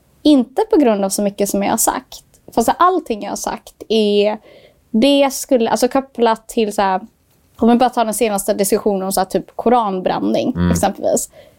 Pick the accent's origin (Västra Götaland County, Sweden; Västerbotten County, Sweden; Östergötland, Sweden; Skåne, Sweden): Västra Götaland County, Sweden; Gothenburg; now in Stockholm, Sweden; men jag kom till Stockholm 2014. Liksom. Men jag är född och uppvuxen i Göteborg.